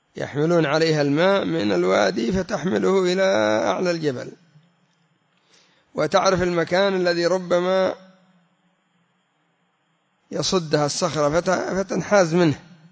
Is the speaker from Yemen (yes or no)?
yes; Yemen; وعندنا في اليمن سموا الحمار الطويل الكبير مصري